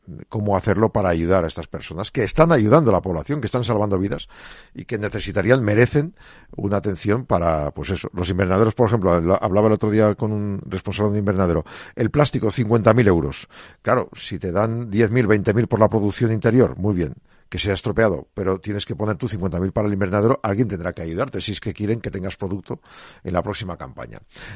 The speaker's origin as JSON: {"language": "Spanish", "town": "Burgos", "region": "Castile and León", "country": "Spain", "tie": "born or raised there", "said": "Yo en mi pueblo, en Burgos, lo hacen."}